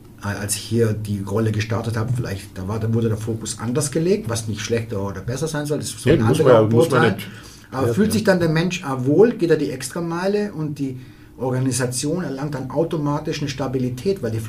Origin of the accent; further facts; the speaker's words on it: Baden-Württemberg, Germany; ich komme aus dem Schwoberländle.